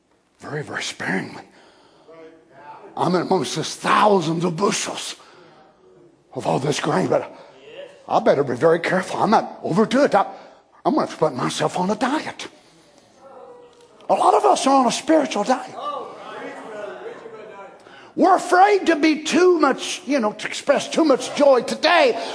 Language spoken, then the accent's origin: English; United States; They thought I was a Canadian. Boy, I'm glad I'm an American.